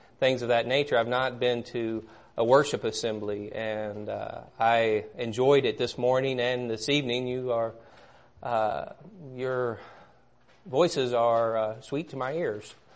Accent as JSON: {"language": "English", "region": "Kentucky", "country": "United States", "said": "I'm originally from Kentucky. Probably couldn't pick that up."}